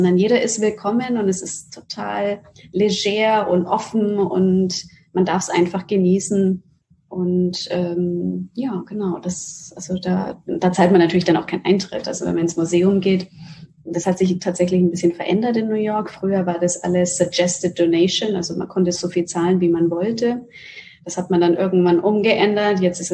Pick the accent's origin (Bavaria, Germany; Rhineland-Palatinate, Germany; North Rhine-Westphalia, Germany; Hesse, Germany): Bavaria, Germany; Nuremberg; Also Nürnberg und Deutschland ist meine Heimat und Ich liebe Nürnberg wie keine andere Stadt